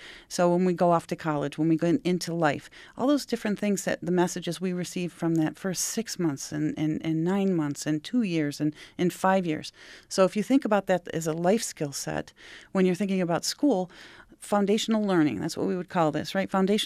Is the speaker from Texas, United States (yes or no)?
no; Buffalo, New York, United States; It was in south of Buffalo. So I finished high school.